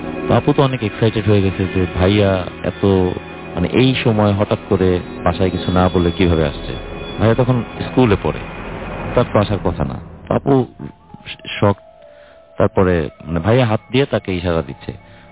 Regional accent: Dhaka, Dhaka Division, Bangladesh; From Uttara.

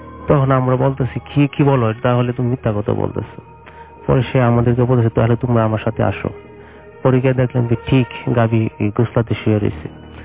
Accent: Kishoreganj, Dhaka Division, Bangladesh; আমি কিশোরগঞ্জ থেকে আসছি, আমাদের নিকলি উপজেলা সাতিরচর গ্রাম থেকে।

